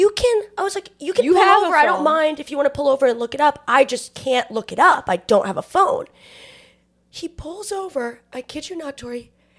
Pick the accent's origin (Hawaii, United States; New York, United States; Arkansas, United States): New York, United States; And luckily, I'm from Long Island, so this is like, I'm familiar with the state of affairs.